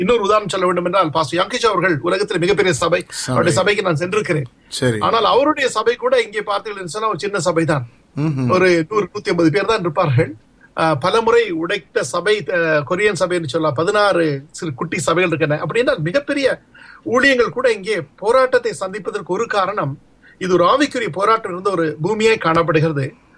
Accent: Delhi, India; also born or lived in Pune; நான் நார்த் இந்தியால இருந்து டெல்லியில் நாங்கள் வளர்ந்தோம், டெல்லி பூனாவிலே. நான் படித்ததெல்லாம் ஹிந்தி, இங்கிலீஷ், மராட்டி லாங்குவேஜில் படித்து விட்டு தமிழோட வந்தபோது தமிழ் தெரியும் எங்களுக்கு

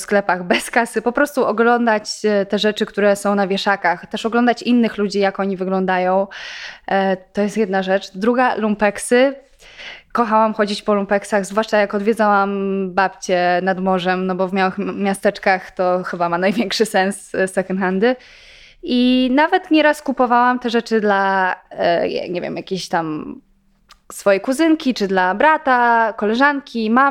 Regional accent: Warsaw, Masovian Voivodeship, Poland; ja uważam, że mam bardzo dużo szczęścia, że pochodzę z Warszawy, że się tu urodziłam

